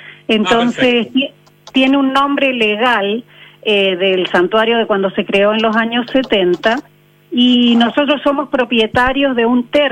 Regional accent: Córdoba, Argentina; accent: Cordoban; now in Chile; yo soy argentina, llevo viviendo en Chile 30 años. Y efectivamente no se me ha ido el acento cordobés.

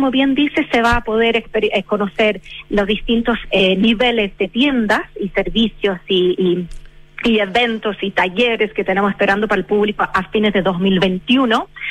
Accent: England, United Kingdom; Spanish is a second language; Soy inglesa.

